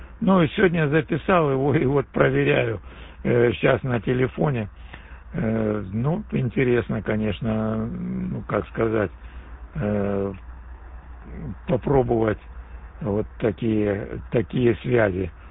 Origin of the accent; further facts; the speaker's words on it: Sievierodonetsk, Luhansk Oblast, Ukraine; я сам с Украины вообще-то, с Донбасса, с рубежная Северодонецк, мои родные места.